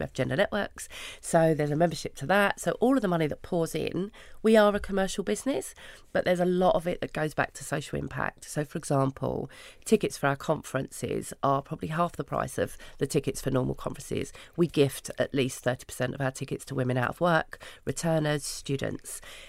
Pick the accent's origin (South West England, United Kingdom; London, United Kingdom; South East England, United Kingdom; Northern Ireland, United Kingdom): London, United Kingdom; Hackney; Yeah, no, I grew up up the road. So I grew up in Hackney.